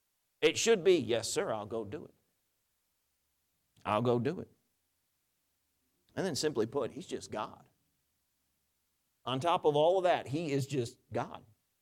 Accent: New York, United States; growing up in New York, there's a lot of Roman Catholicism.

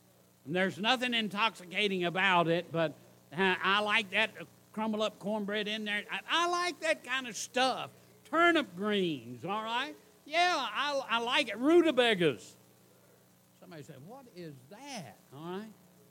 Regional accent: the South, United States; I am a Southerner. And I want to say this, I'm not ashamed to be a Southerner.

